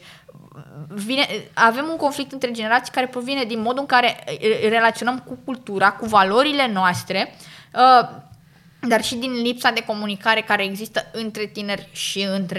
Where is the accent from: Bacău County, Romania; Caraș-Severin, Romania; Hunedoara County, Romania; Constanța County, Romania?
Constanța County, Romania; Constanța; eu sunt din Constanța, dar să-i duc la mare la bunici